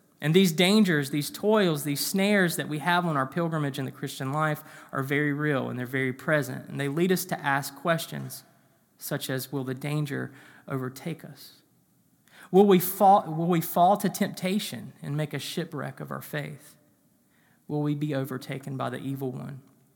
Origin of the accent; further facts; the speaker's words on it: North Carolina, United States; For instance, I can get in my car right now and in 9 hours be back in my hometown in North Carolina.